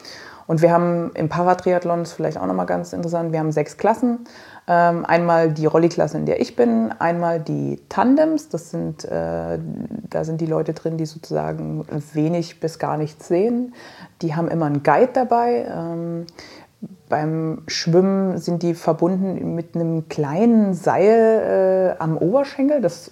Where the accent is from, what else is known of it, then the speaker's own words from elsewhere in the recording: Dresden, Saxony, Germany; Ich komme ja aus Dresden. Ich sage immer, ich habe eine Wohnung in Dresden und eine Waschmaschine.